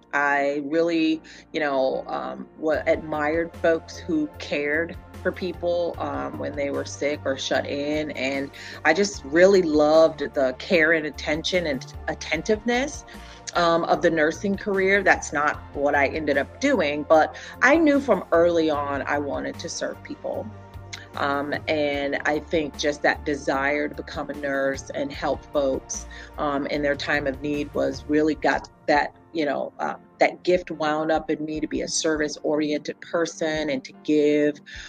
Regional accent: Akron, Ohio, United States; So for me, growing up in Akron was all about family on both sides for me

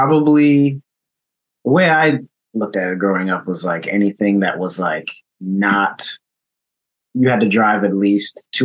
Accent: Rochester, New York, United States; Born and raised in Rochester, New York.

